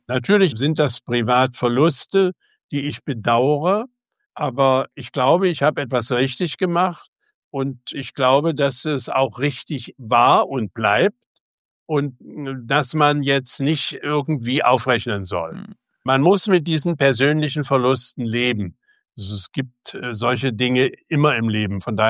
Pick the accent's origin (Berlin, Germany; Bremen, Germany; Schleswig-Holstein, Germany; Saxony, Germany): Saxony, Germany; Chemnitz; born there; da Chemnitz nun meine Geburtsstadt ist, mein Vater dort 33 seinen Beruf verloren hat